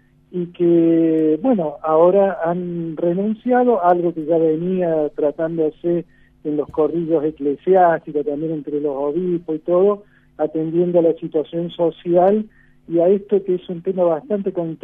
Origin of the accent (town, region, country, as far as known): Argentina